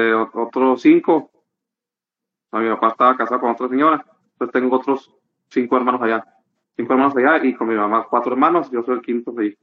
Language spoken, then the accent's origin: Spanish; Chihuahua, Mexico; born there; nací en Chihuahua, ¿verdad? Nací en Chihuahua. Sí, pues, estaba ahí. Mi tierra amada, que amo y siempre voy a amar.